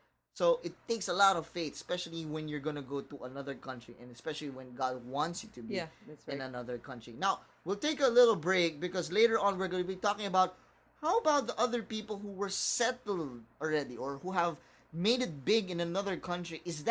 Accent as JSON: {"language": "English", "country": "Philippines", "said": "And I'm still a Filipino as well."}